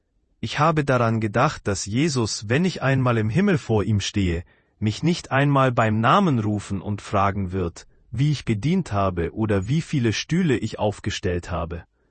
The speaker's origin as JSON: {"language": "German", "country": "Belarus", "moved": "yes", "said": "Ich komme ursprünglich aus Belarus, und als Kind sah ich oft Werbespots im Fernsehen"}